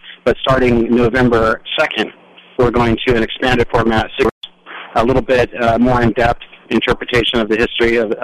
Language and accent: English; Paso Robles, California, United States; Yeah, I've grew up in the area. I grew up in Paso Robles